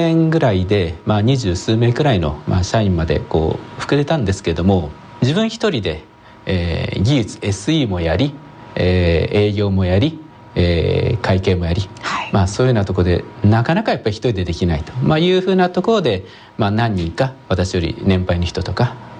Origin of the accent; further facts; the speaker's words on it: Tsubame, Niigata, Japan; 燕出身なんですね。